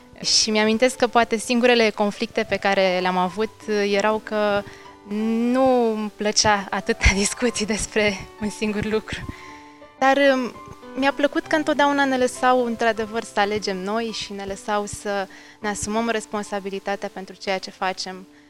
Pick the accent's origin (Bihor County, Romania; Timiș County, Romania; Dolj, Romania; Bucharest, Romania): Bucharest, Romania; eu stau lângă cu părinții, sunt din București.